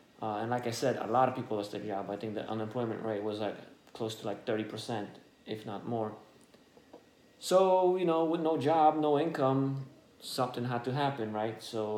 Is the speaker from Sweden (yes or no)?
no; Poland; first language Polish; English is a second language; now in North Salem, United States; Well, right now in North Salem. It's in Westchester, in Westchester, New York. Place of origin, I'm from Poland. First language, Polish. A racial identity, white.